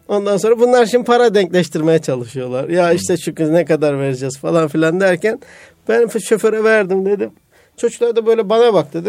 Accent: Kayseri, Turkey; Ben bir Kayserliyim dedim

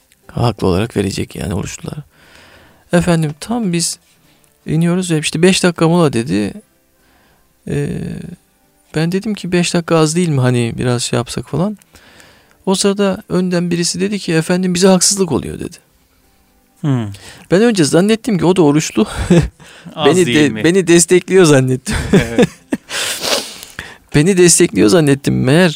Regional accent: Ordu, Turkey; Memlekete gittik. İşte havalimanıyla bizim memleket arasında 200 kilometre bir mesafe var. Yani ben Orduluyum, Samsun'a indik.

